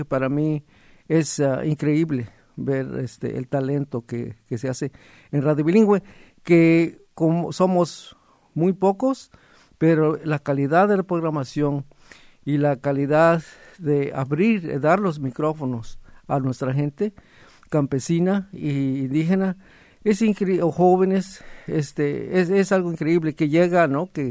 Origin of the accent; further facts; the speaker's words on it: Oaxaca, Mexico; Yo soy mixteco de Oaxaca, de la Mixteca Baja